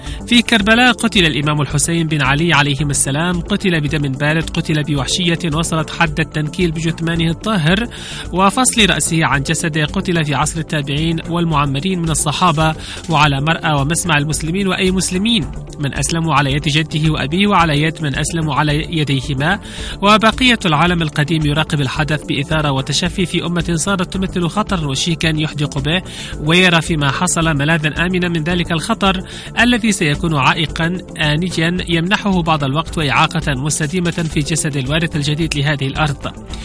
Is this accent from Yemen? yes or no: yes; Yemen; منذ بداية العدوان الغاشم على بلادنا اليمن الحبيب